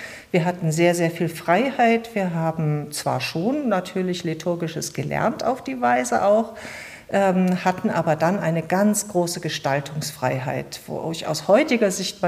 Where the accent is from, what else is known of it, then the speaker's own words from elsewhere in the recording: Cologne, North Rhine-Westphalia, Germany; moved away as an adult; now in Munich, Germany; Bin aus Köln ursprünglich geboren und bin dann 1983 nach München bzw. eben nach Bayern gekommen.